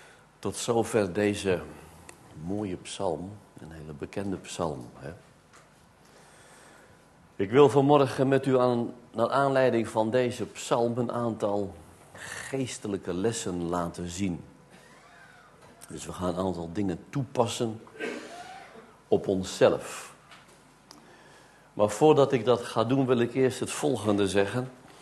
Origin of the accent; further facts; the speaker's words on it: Vierhouten, Gelderland, Netherlands; U weet misschien dat ik uit Vierhouten kom. Een prachtige bosrijke omgeving en heel veel heidevelden.